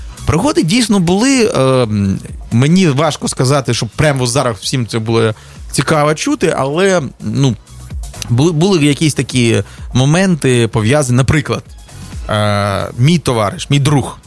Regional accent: Slobozhanshchyna, Ukraine; accent: Slobozhan dialect; Я собі сказав, в мене слобожанський діалект, я так розмовляю.

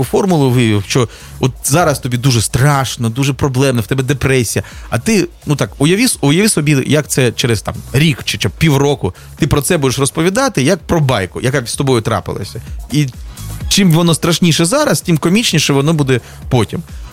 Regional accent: Slobozhanshchyna, Ukraine; accent: Slobozhan dialect; Я собі сказав, в мене слобожанський діалект, я так розмовляю.

